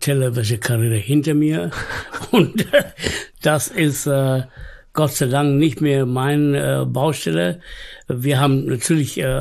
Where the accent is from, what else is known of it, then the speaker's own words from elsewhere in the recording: Hamburg, Germany; Ich bin in Alster groß geworden.